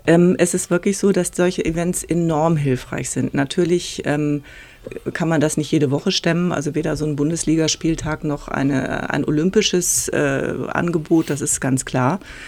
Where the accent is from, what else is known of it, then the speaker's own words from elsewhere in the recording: Cologne, North Rhine-Westphalia, Germany; in meiner Heimatstadt Köln